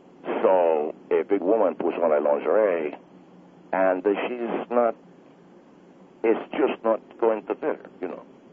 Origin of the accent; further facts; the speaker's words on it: Argentina; and I'm from Argentina.